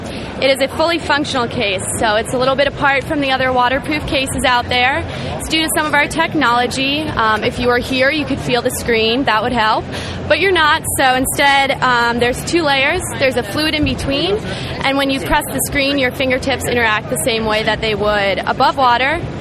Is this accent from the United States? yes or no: yes; Vermont, United States; I'm from Vermont, and I'm doing splendid.